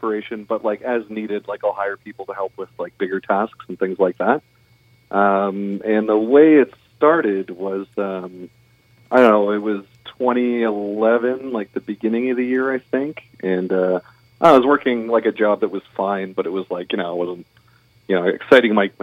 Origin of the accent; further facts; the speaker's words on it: Ontario, Canada; I never lived there, but I was raised by Newfoundlanders in Ontario.